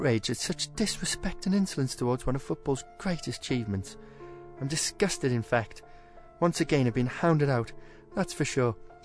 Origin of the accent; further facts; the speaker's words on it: North East England, United Kingdom; It's tough being a Geordie on Wearside, that's for sure.